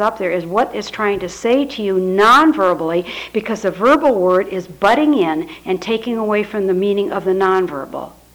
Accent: Kalamazoo, Michigan, United States; now in Washington, United States; We address this before we moved to Washington. We're from Kalamazoo, Michigan, and we were part of a new church and a whole new sanctuary.

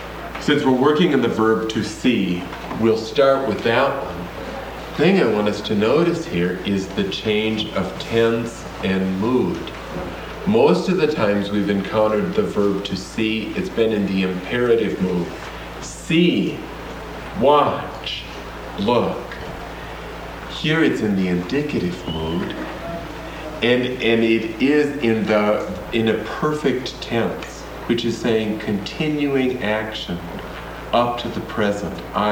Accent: South Dakota, United States; also born or lived in Minnesota; I grew up in South Dakota, and I do not apologize for it.

